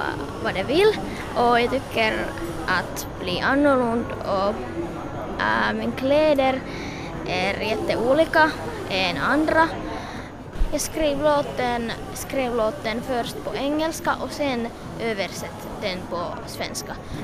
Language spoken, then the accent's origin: Swedish; Vantaa, Uusimaa, Finland; jag är från Vanda och min låt heter …